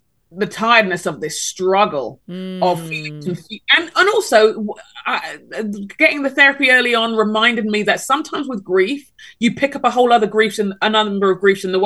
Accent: Nigeria; moved away; I'm from a collective culture. I don't need any Lone Ranger business. I'm Nigerian. We do things as a pack. I left my pack and I came here to serve.

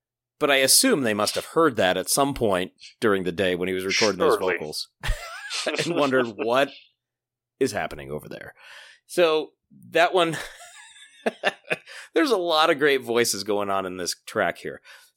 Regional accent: Midwest, United States; now in Western US; And of course, I'm from the Midwest. So in those two parts of the world, Northeast and Midwest, I always heard pop growing up.

